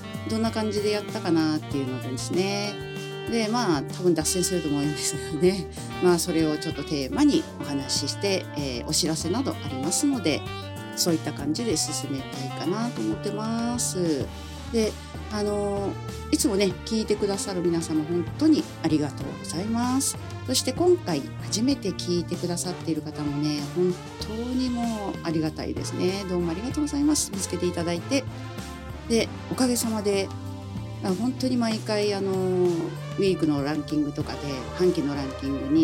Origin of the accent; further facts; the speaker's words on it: Koshigaya, Saitama, Japan; で、私の地元、越谷は結構暑いっていうところで有名で